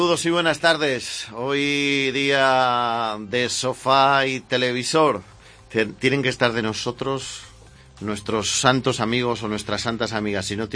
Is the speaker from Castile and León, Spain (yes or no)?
yes; León, Castile and León, Spain; Para los que somos de León y tenemos mucha parte del corazón del Sporting